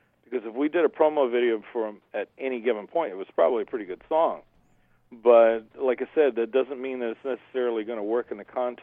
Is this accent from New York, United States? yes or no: yes; New York, United States; I mean, I grew up in New York, so my first love was the Giants.